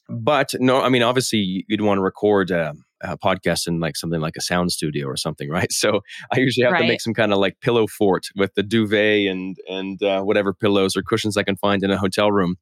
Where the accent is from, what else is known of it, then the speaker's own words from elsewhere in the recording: Canada; I was locked down in my hometown in Canada for a while